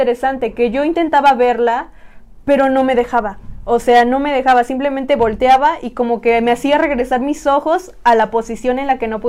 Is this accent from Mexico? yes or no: yes; Tepeaca, Puebla, Mexico; al menos en el lugar de donde yo vengo, que soy en este caso de Tepeaca. Ahí hacen carnavales